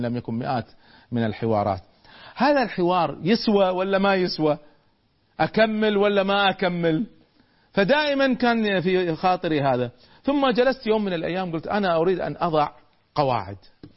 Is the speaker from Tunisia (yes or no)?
no; Kuwait; يعني أنا أذكر مرة كنت أتناقش مع شخص عندنا في الكويت